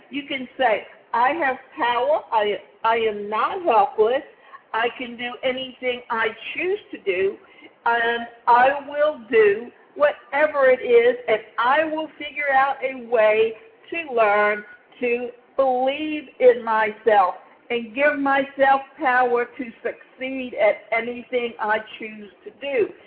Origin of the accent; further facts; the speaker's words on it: Atlanta, Georgia, United States; now in Deerfield Beach, United States; And especially when I come from Atlanta and end up in Deerfield Beach, Florida, and in Florida, they don't have a rail system that hooks into a bus system.